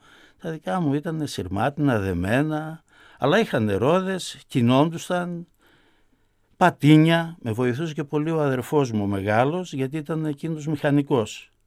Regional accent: Giannitsa, Central Macedonia, Greece; Γεννήθηκα στα Γενιτσά, στα προσφυγικά, από πρόσφυγες γονείς.

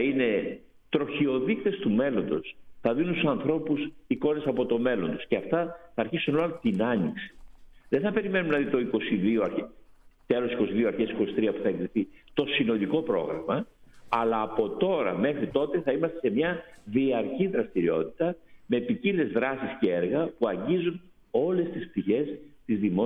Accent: Central Greece, Greece; στην πατρίδα μου, στην περιοχή της Βόρειας Εύβοιας τα τελευταία 30 χρόνια

